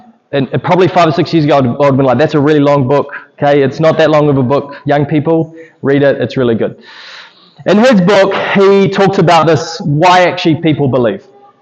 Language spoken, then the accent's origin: English; New Zealand; But I'm not going to admit to that because I'm a Kiwi.